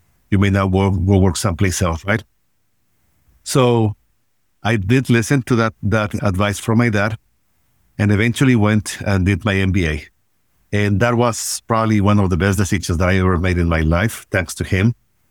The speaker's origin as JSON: {"language": "English", "country": "Mexico", "tie": "born or raised there", "said": "Okay. So I was born in Mexico, grew up in Mexico"}